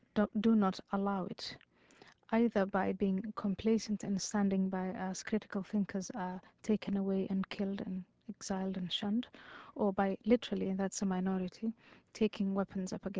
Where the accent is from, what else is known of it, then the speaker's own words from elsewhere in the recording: Somalia; also born or lived in Saudi Arabia / Ethiopia / Kenya / Netherlands; now in United States; Yes, I'm born in Somalia. I grew up in Somalia, Saudi Arabia, Ethiopia, and Kenya, and the Netherlands, and I became a member of parliament in Holland between 2003 and 2006, and I now live in the United States.